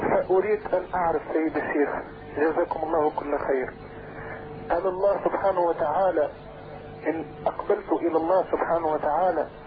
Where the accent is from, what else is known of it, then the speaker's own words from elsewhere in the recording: Tunisia; أنا شاب تونسي والحمد لله مسلم ومؤمن بالله.